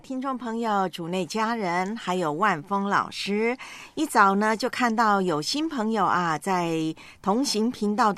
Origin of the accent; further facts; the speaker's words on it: Taiwan; 我就看过呢有个视频在我的老家台湾啊